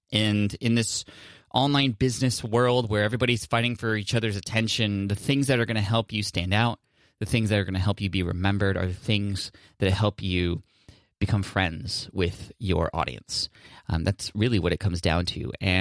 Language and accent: English; San Diego, California, United States; Like I always mention I'm from San Diego